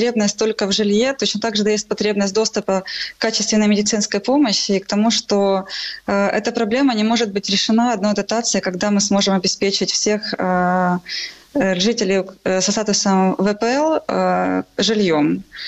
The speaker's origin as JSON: {"language": "Russian", "town": "Donetsk", "region": "Donetsk Oblast", "country": "Ukraine", "moved": "yes", "lives_now": "Kyiv, Ukraine", "said": "Ну, я из Донецка, да, я очень много лет назад переехала в Киев, но вся моя основная семья в виде родителей моих сестер, братьев, это Луганская и Донецкая область"}